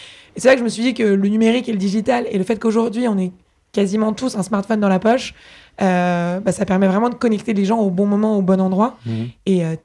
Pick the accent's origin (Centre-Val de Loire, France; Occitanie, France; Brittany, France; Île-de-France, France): Île-de-France, France; Paris; moi, je suis née à Paris, j'ai grandi ici. Papa médecin, maman avocat dans le 4e arrondissement.